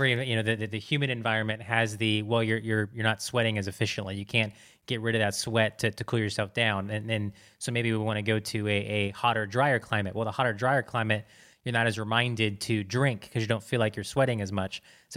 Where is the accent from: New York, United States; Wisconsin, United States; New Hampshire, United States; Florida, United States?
Florida, United States; I grew up in Florida. I get that.